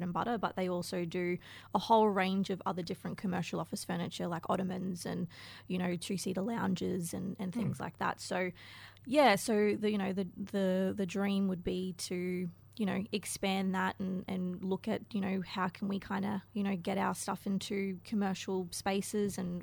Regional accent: Cairns, Queensland, Australia; I mean, we're from Cairns

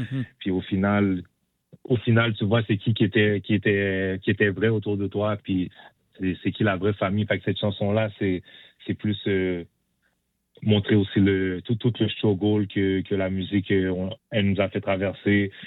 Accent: Haiti; tu sais, je suis haïtien, tu sais, les Haïtiens, on se supporte beaucoup.

